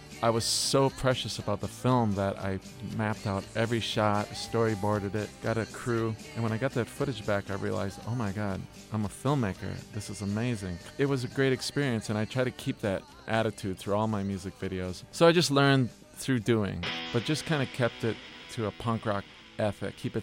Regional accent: Wisconsin, United States; I grew up in Wisconsin on a farm. Didn't really learn much about the music scene until I moved to Minneapolis.

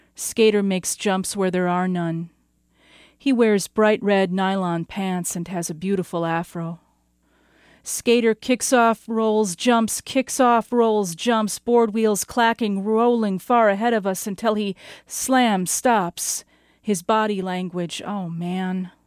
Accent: Esko, Minnesota, United States; I'm from Esko, Minnesota, and I'll be reading two poems today.

